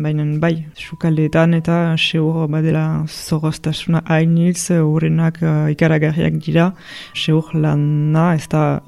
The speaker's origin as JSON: {"language": "Basque", "town": "Bayonne", "region": "Nouvelle-Aquitaine", "country": "France", "tie": "born or raised there", "lives_now": "Tarnos, France", "said": "Baionan sortu naiz eta hasi naiz."}